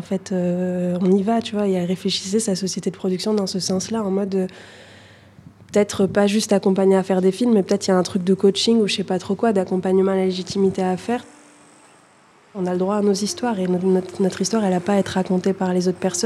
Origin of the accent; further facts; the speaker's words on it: Toulouse, Occitanie, France; Je viens de Toulouse où j'habite dans le quartier d'Impalo. J'ai 31 ans